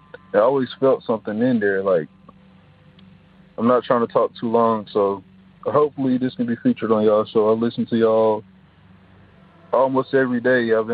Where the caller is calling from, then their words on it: Atlanta, Georgia, United States; I'm calling from Atlanta, Georgia.